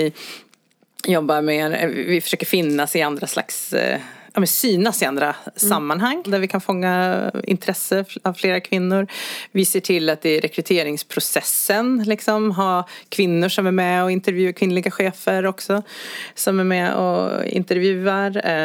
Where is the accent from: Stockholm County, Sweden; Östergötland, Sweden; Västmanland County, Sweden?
Västmanland County, Sweden; Västerås; Jag är från Västerås.